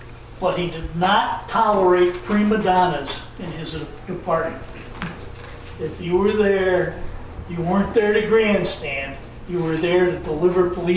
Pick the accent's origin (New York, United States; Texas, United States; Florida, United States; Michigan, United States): New York, United States; I came here from Saratoga County, New York, to become the first full-time officer and police chief in Hinesburg.